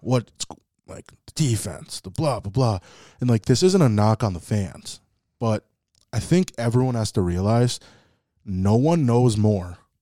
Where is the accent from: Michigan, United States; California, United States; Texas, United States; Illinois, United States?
California, United States; Lemoore; I loved growing up in Lemoore, but, I mean, Jesus, people.